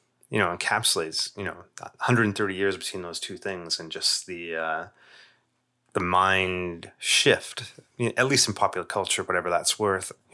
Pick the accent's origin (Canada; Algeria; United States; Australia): Canada; we have our own biases here, being Canadian